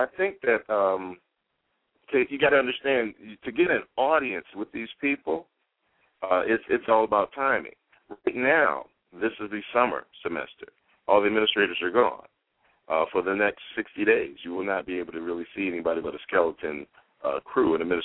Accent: Chicago, Illinois, United States; I immediately thought about CPS because, you know, I'm from the West Side.

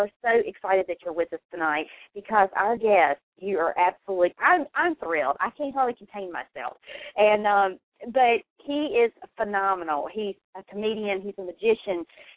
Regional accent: the South, United States; Oh, you're just saying that because I'm a Southerner, that's all.

